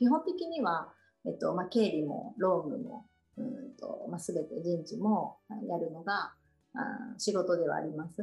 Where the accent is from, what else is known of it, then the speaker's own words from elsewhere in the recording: Handa, Aichi, Japan; はい、愛知県の半田市で、生まれも育ちも半田市でございます。